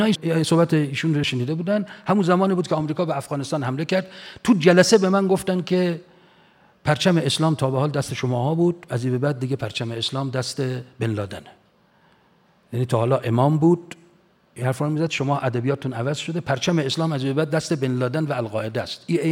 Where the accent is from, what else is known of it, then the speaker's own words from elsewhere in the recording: Iran; فهمیدن ما از ایران اومدیم،